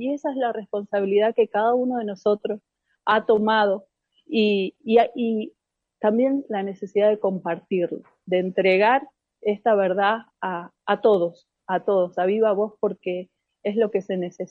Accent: Argentina; este paso que como argentinos tenemos que dar

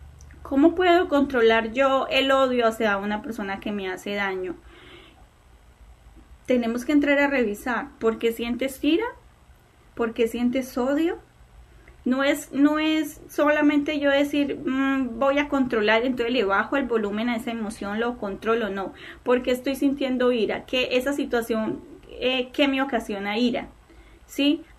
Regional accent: Colombia; Porque pues yo soy de Colombia, entonces pues ustedes conocen que Colombia tiene un clima maravilloso

